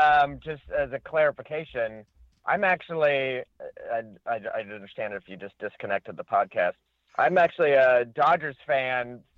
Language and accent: English; Denver, Colorado, United States; I was born and raised in Denver. I've lived a few other places, but mostly Denver.